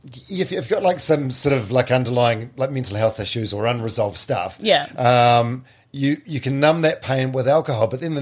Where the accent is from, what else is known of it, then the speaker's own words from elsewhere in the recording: New Zealand; I'm Maori, I think I'm Irish.